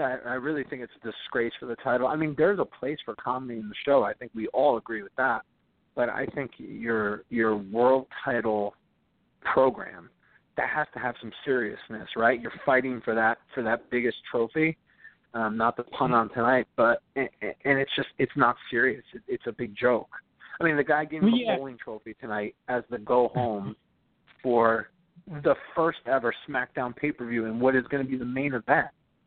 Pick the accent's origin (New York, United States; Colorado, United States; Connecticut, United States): Connecticut, United States; from Connecticut.